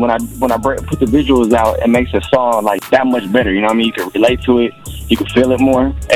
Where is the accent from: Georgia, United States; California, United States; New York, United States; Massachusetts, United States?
California, United States; I'm from the Bay.